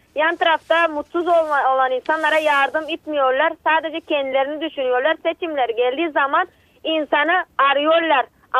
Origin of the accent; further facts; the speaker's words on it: Boyan Botevo, Haskovo Province, Bulgaria; Ben Hasko bölgesinde Selo Boyan Botevo'danım.